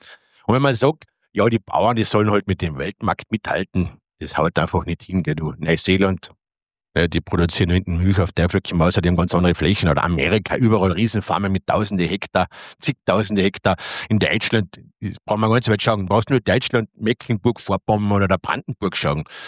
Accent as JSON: {"language": "German", "country": "Austria", "said": "Aber sonst sind wir Österreicher noch hinten angefahren"}